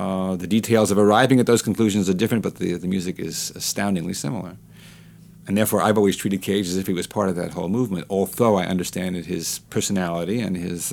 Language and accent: English; United States; and being an American, I think that both those parts of it made it possible to simply be who I was